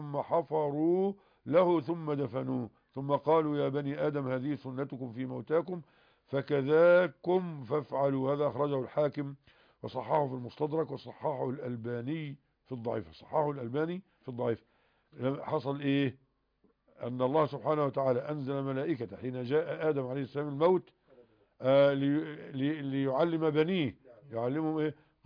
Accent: Nile Delta, Egypt; عندنا في الدلتا

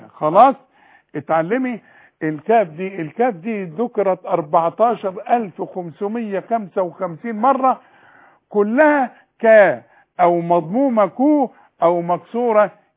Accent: Sharqia Governorate, Egypt; أنا برضو من الشرقية.

